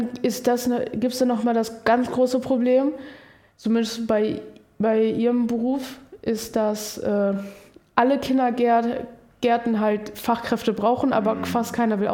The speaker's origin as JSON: {"language": "German", "region": "North Rhine-Westphalia", "country": "Germany", "said": "weil ich komme zum Beispiel aus Wibbingen-Werde, aus so einem kleinen Dorf so."}